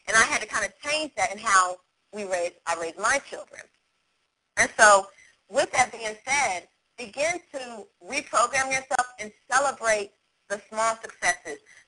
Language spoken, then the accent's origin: English; Germany; I grew up in Germany.